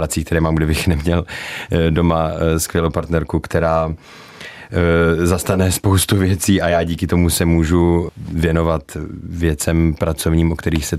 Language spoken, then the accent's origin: Czech; Karlovy Vary, Karlovy Vary Region, Czechia; Já jsem rodilý Karlovarák a od malička jsem chodil ještě do staré plechárny na hokej.